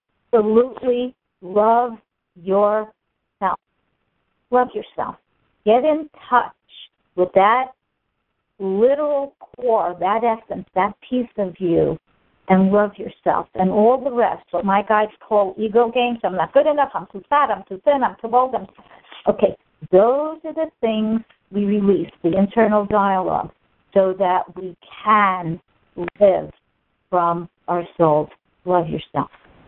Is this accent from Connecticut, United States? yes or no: no; New York, United States; now in Fort Lauderdale, United States; I'm from New York. It's not a city to me.